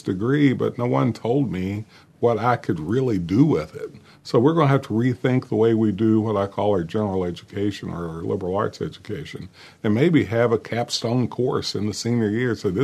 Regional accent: Manchester, Kentucky, United States; I started it out, I should say, in my hometown in Manchester, Kentucky, February 1st.

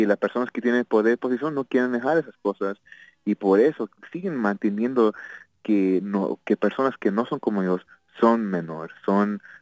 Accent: United States; nosotros como americanos, nosotros como humanos

